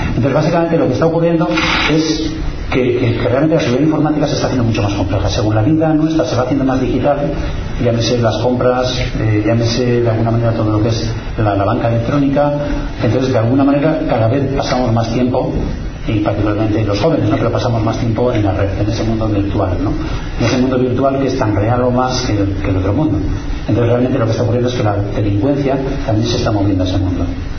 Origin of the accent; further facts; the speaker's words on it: Zaldívar, Basque Country, Spain; Pero yo no soy de Bilbao, soy de Zaldívar, ¿no?